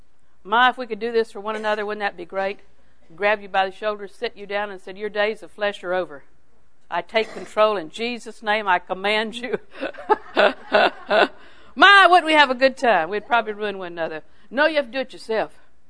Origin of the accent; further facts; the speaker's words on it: Auburndale, United States; Now, I was raised in Auburndale.